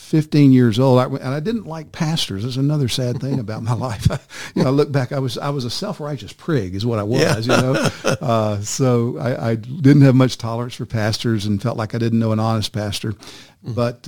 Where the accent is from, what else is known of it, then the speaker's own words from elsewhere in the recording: Texas, United States; moved away as an adult; now in Florida, United States; Yeah, I was born and raised in Texas. Never thought I would leave. You know, Texas born, Texas bred.